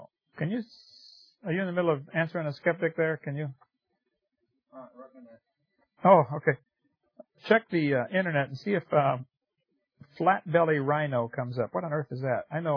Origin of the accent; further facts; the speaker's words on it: Peoria, Illinois, United States; born there; I was born in Peoria, which is a part of Illinois, which is a part of the United States.